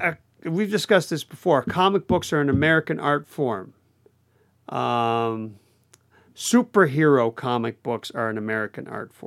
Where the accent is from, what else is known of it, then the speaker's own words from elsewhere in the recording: Canada; Whereas Canuck, as a Canadian, I really want to see that done